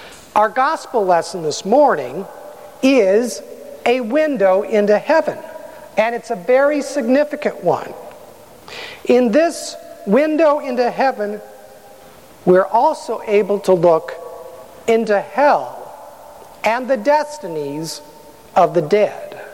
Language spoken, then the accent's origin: English; California, United States; Growing up in the Santa Clara Valley, my view to the east, which is that way, right, was always dominated by Mount Hamilton in the Diablo Range just east of San Jose.